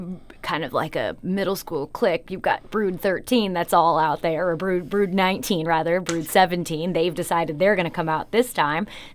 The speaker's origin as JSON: {"language": "English", "region": "Midwest", "country": "United States", "tie": "born or raised there", "said": "growing up in the Midwest, I know cicada noises."}